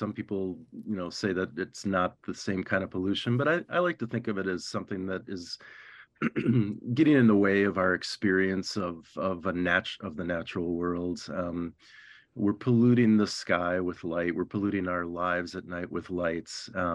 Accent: Minneapolis, Minnesota, United States; also born or lived in New Mexico; I grew up in Minneapolis, but we've always had a cabin up north, you know, as we say.

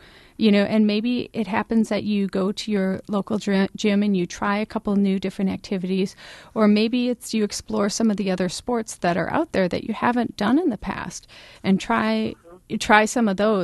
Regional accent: Wisconsin, United States; Larry, I hate to admit it, but I grew up in Wisconsin, and I've never been ice fishing

